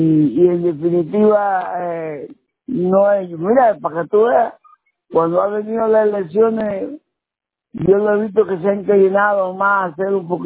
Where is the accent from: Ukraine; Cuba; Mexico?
Cuba; now in Miami, United States; Yo soy cubano y llevo aquí casi 60 años.